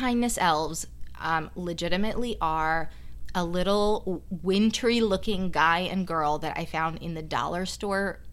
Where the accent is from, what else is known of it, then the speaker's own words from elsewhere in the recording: Russia; from a Jewish family. And we want to give our kids a little bit of everything. And then on top of it, I am from Russia, and so there's the holiday traditions that I grew up with being from there.